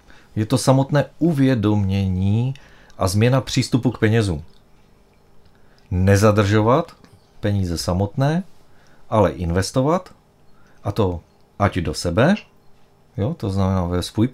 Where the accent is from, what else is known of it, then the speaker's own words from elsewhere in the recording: Ostrava, Moravian-Silesian Region, Czechia; já pocházím z Ostravy